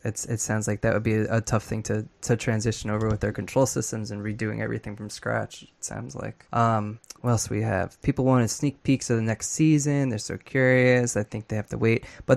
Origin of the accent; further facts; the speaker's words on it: New York, United States; I was from New York. I grew up in a band.